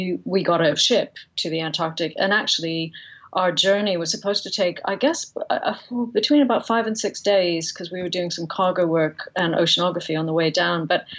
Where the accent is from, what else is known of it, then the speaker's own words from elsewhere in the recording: Canada; I went there as a British person, which I am, but I was brought up in Canada. I'm also Canadian, and I was brought up in Canadian terms, not hugely cold place, but I did subsequently spend some winters in a colder part of the country.